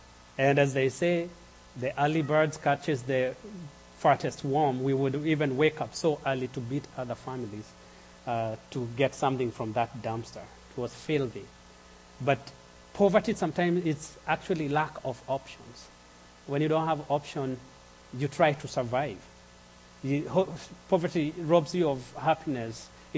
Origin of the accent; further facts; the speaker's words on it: Kenya; So when I was growing up in Kenya, I have two brothers and two sisters who are older than me.